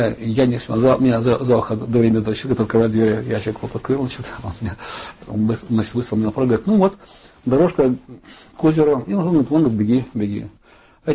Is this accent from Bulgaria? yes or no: no; Chelyabinsk, Chelyabinsk Oblast, Russia; Я сам из Урала, я из Челябинска, родом-то оттуда.